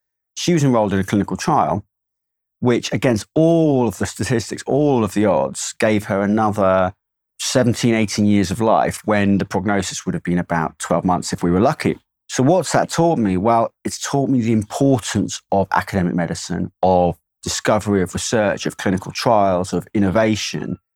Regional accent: Cambridge, East of England, United Kingdom; also born or lived in London; Well, I'm from London originally. I grew up in Cambridge. It's my hometown, Cambridge.

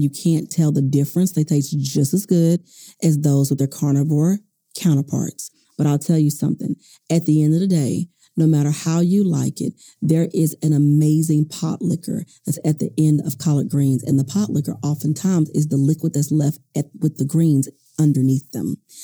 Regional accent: the South, United States; as you can tell, I am from the South.

